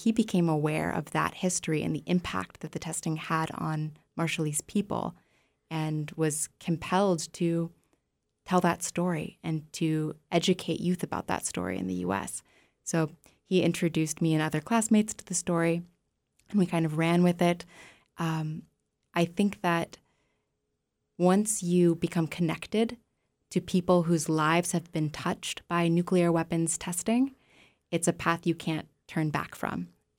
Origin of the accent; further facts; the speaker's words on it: Skagway, Alaska, United States; Sure. So I grew up in Skagway